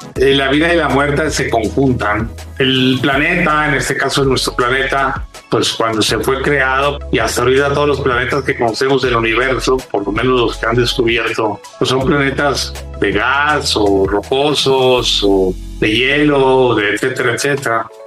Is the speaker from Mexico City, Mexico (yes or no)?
no; Monclova, Coahuila, Mexico; now in Saltillo, Mexico; Sí, soy originario de Monclova, pero vivo en Saltillo